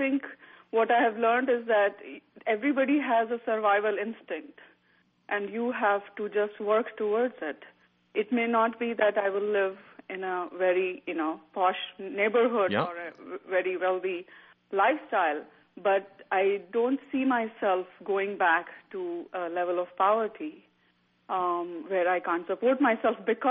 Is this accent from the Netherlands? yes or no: no; India; because of my ethnicity, I'm from India.